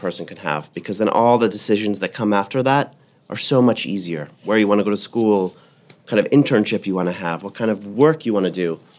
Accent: Atlanta, Georgia, United States; also born or lived in London; I grew up in Atlanta. I studied fashion in London

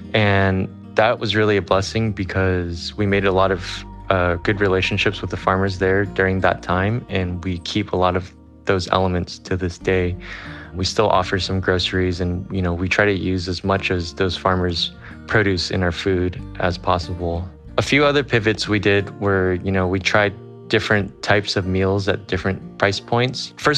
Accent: United States; But, you know, at the same time, I grew up here in America, so we love the Western breakfast.

